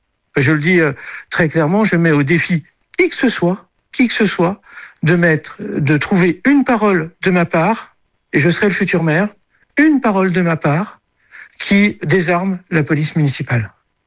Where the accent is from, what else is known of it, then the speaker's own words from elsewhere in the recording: South-West, France; Chez moi, on dirait que c'est les promesses de Gascon, mais je suis du Sud-Ouest.